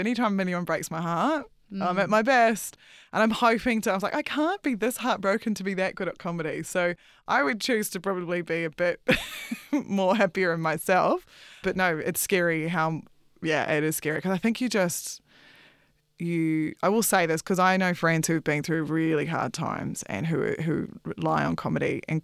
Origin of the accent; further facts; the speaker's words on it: Feilding, Manawatū-Whanganui, New Zealand; So I grew up in Fielding. It's a small, but not small for New Zealand, farming town.